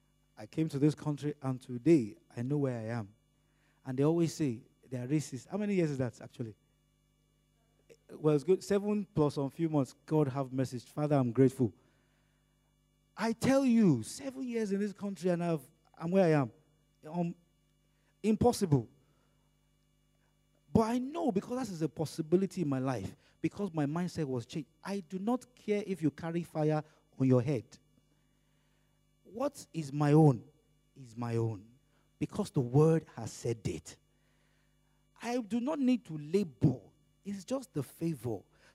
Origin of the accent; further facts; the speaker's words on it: Lagos, Nigeria; And I knew he knew I was a bushman. He knew I was straight from Las Jigi. That's Lagos State. Lagos State in Nigeria. He knew I had just arrived.